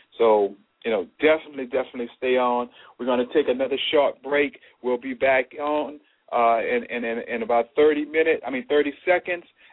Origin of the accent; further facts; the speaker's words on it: New Orleans, Louisiana, United States; And we appreciate Mr. Jerry calling in from New Orleans, Louisiana, my hometown.